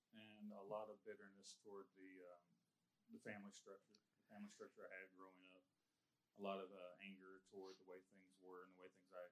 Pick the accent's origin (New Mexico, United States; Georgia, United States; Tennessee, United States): Georgia, United States; Acworth; So me and my brother, we grew up in Cobb County, in a little area called Due West Ackworth. Went to Due West Elementary